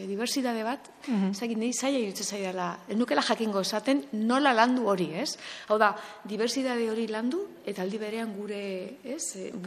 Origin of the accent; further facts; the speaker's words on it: Basque Country, Spain; gu euskalduna gara, baina baina gaude munduan, ez? Eta mundu hortan naturaltasunekin, ba, hiru edo frantsesa, euskara eta gaztelera gure hizkuntzak bezala, eta ingelesa beharrezko zerbait ere